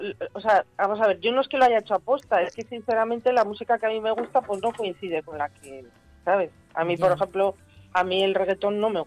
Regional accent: Canary Islands, Spain; para mí Canarias es, pues, mi patria chica, ¿no? Mi sitio al que yo, pues, mi infancia y donde está toda mi familia. Entonces, claro, yo aquí me siento, pues, en mi casa. Lo único que ya, pues claro, tengo acento de boda, porque no, no lo tengo.

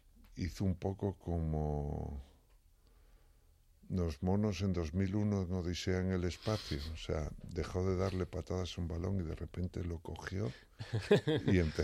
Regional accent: Galicia, Spain; Soy gallego.

